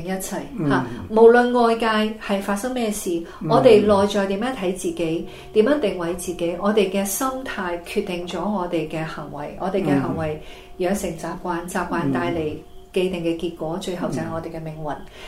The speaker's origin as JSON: {"language": "Chinese", "country": "Hong Kong", "tie": "born or raised there", "also_born_or_lived": "England", "said": "我自己呢是属于新移民的下一代，咁就在大约八岁的时候，七十年代末来香港的，咁我在香港长大"}